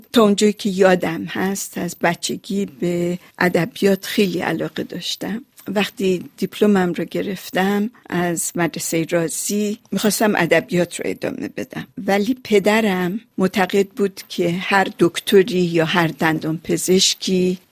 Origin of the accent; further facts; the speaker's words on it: Iran; moved away as an adult; now in United States; من هم مثل اغلب مهاجرین با ترک وطنم ایران بود که متوجه هویتم به عنوان یک ایرانی شدم.